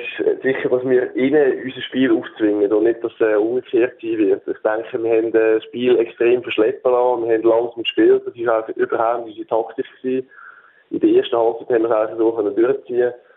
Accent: Switzerland; dass man als Schweizer in so einer Halle spielt

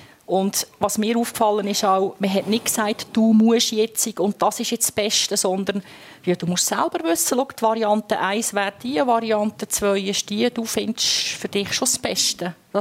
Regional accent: Emmen, Lucerne, Switzerland; Ich bin in Emmen aufgewachsen. Und ich komme aus einer Arbeiterfamilie.

